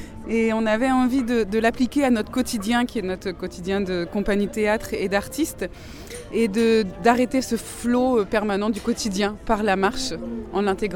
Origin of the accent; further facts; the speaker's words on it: Rouen, Normandy, France; Et comme on est de Rouen, je me suis dit pourquoi on se servirait pas de ça, enfin on ferait pas ça près de chez nous